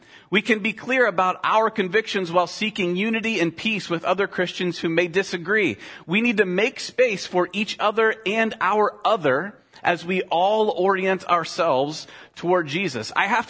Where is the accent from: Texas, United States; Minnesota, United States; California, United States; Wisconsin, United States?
Minnesota, United States; Winona; I have never lived on a farm. I grew up in Winona, where most people did live on farms or at least worked on farms.